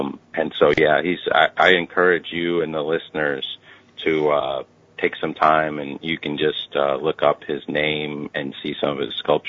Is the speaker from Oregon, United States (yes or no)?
no; New York, United States; but I grew up in the New York area, so I was sort of aware of them.